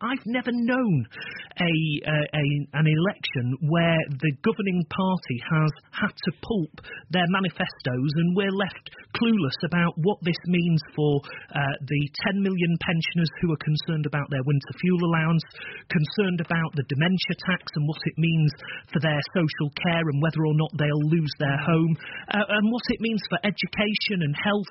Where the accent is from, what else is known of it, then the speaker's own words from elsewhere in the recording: Manchester, North West England, United Kingdom; But I also want to mention this. I'm a Mancunian.